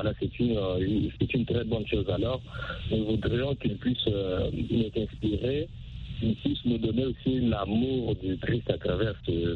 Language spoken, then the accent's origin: French; DR Congo; ici chez nous, en République démocratique du Congo